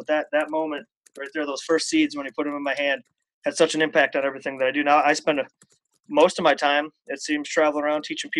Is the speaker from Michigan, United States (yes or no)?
yes; Michigan, United States; You know, I'm from Michigan. I was born and raised, you know, within 50 miles of where I live right now, as a matter of fact.